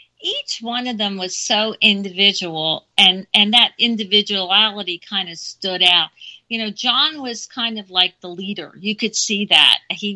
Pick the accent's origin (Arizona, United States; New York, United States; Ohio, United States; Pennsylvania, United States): Pennsylvania, United States; Philadelphia; First was on September 2nd, 1964, in Philadelphia, my hometown.